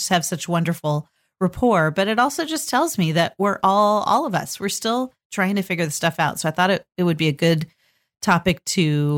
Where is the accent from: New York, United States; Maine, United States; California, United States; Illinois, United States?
California, United States; now in Portland, United States; I grew up in California and nobody had basements. So basements had this sort of allure. When I moved to Oregon, when I moved to Portland, most houses here do have basements.